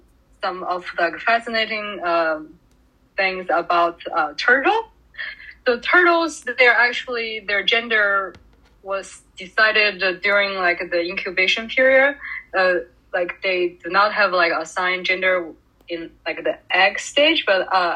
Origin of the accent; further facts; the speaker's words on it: Beijing, China; moved away as an adult; now in United States; So I grew up in Beijing, China, and I came to the U.S. To pursue my bachelor degree at University of Wisconsin Madison. And now I'm a PhD candidate at UCSF.